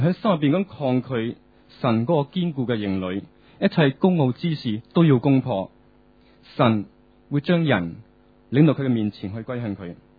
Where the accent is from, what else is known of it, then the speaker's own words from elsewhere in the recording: Hong Kong; 我哋生于斯，长于斯。我哋同我呢班嘅即系香港人一齐生活嘅时候